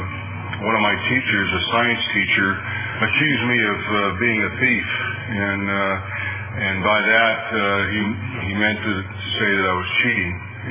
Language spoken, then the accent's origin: English; Pennsylvania, United States; also born or lived in Youngstown, Ohio; I'm from back east, back in Pennsylvania. I was born in Youngstown, Ohio. I lived all up and down the Ohio-Pennsylvania border from Erie to Pittsburgh.